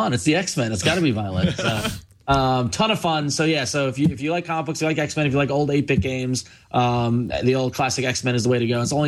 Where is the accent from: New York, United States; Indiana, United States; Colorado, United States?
New York, United States; Long Island; in the early 90s in the movie theater in my hometown of Long Island.